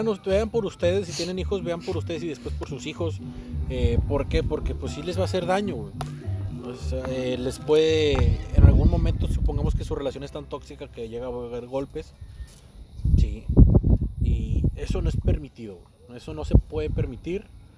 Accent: Nuevo León, Mexico; Y porque somos unos todólogos regios.

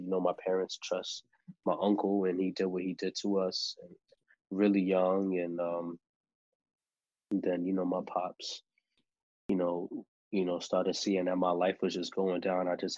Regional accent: New York City, New York, United States; born there; I was born in the Bronx. I was born in a hospital called Bronx, Lebanon, on the Grand Concourse.

